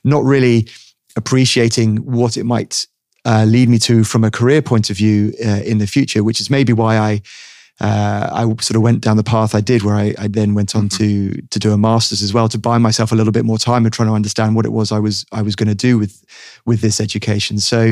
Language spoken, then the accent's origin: English; United Kingdom; interestingly, being British and having the National Health Service, the NHS, there is not a lot of choice.